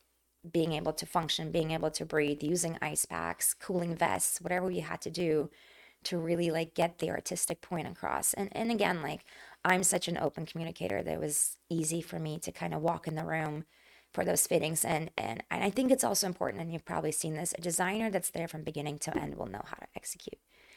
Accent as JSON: {"language": "English", "region": "Moscow", "country": "Russia", "tie": "born or raised there", "said": "the theater in me was always there, because I grew up in Moscow."}